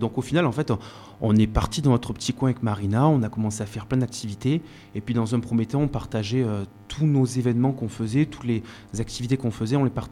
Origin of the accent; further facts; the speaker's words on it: Digne-les-Bains, Provence-Alpes-Côte d'Azur, France; moved away as an adult; also born or lived in Marseille / Paris; alors moi, je suis dinois à la base, je suis né à Digne, je suis un profond amoureux de Digne, j'ai pour autant quitté pour mes études il y a un peu plus d'une dizaine d'années, Digne pour du coup pouvoir faire mes études supérieures, et j'ai navigué entre Aix, Marseille, Paris